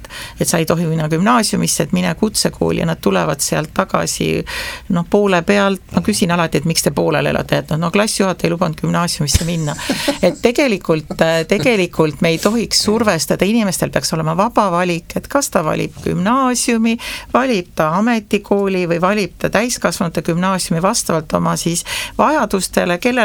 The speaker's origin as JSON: {"language": "Estonian", "region": "Saare County", "country": "Estonia", "said": "me oleme saarlased, minu arvates, et kes siis veel, me peame ise niimoodi kokku hoidma."}